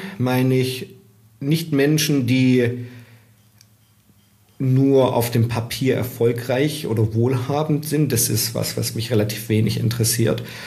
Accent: Stuttgart, Baden-Württemberg, Germany; ich gehe schon auf die 40 zu. Ja, so wie du sagst, komme ursprünglich aus dem Stuttgarter Raum, aus Süddeutschland, aus dem Schwabeländle, lebe jetzt mittlerweile seit 2021 hier im wunderschönen Dubai

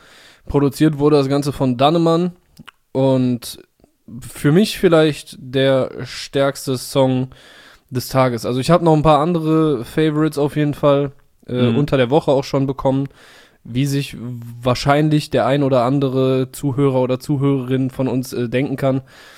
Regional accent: Cologne, North Rhine-Westphalia, Germany; Das ist ja für mich als Kölsche Jung fast wie so ein an Karneval Samstag.

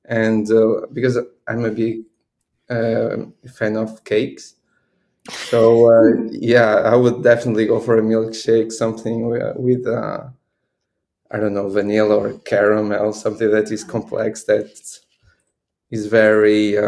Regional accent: Porto, Porto District, Portugal; I'm from Porto, Portugal. And I studied in Porto, and then I always worked in Paris.

